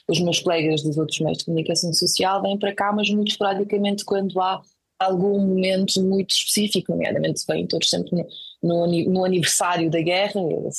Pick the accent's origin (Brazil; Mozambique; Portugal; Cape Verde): Portugal; os meus pais emigraram para Portugal, levaram a mim e ao meu irmão mais novo com eles. Portanto, eu cresci em Portugal, eu acho que a formação da minha identidade foi sobretudo feita em Portugal